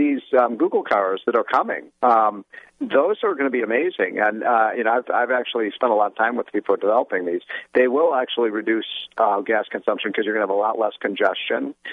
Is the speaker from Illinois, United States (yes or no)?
yes; Chicago, Illinois, United States; Know, I grew up in Chicago.